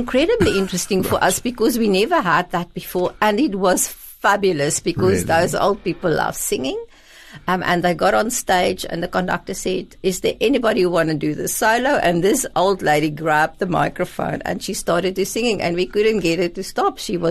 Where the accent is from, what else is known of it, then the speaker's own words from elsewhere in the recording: Pretoria, Gauteng, South Africa; because obviously I'm from Pretoria